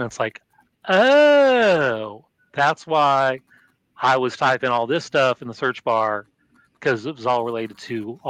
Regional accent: Oregon, United States; I grew up in Oregon and this is where this was from.

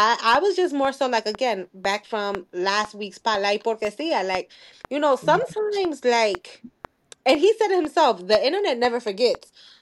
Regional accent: Camden, New Jersey, United States; I'm from Camden, and I know better than to go into certain areas, even though I am from South Camden.

